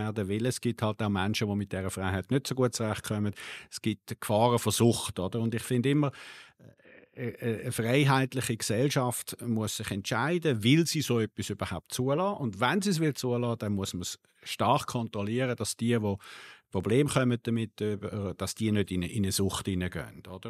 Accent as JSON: {"language": "German", "town": "Oberägeri", "region": "Zug", "country": "Switzerland", "tie": "born or raised there", "said": "ich bin schon noch ziemlich viel zu Oberägeri, aber ich bin dort aufgewachsen und ich fühle mich, es ist meine Heimat. Ich bin sehr wohl in dem Tal"}